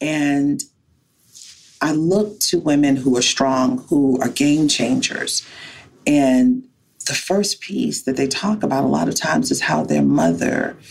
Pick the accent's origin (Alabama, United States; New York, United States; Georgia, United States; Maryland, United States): Maryland, United States; Baltimore; as a little Black child growing up in Baltimore, where they say the word failure is built into our very existence